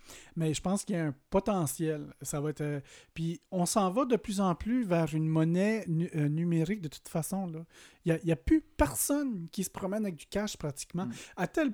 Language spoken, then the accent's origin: French; New Brunswick, Canada; Moi, je viens de Nouveau-Brunswick